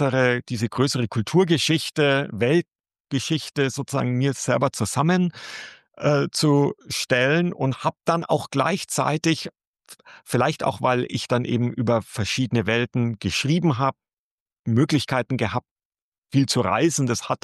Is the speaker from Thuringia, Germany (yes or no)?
no; Nuremberg, Bavaria, Germany; in Nürnberg, genau. Also ich bin in Nürnberg aufgewachsen.